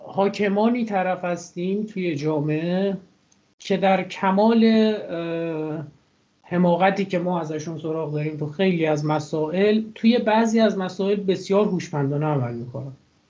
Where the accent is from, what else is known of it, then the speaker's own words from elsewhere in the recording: Iran; ببین من ایرانی هم، شما ایرانی، ما با درد به دنیا اومدیم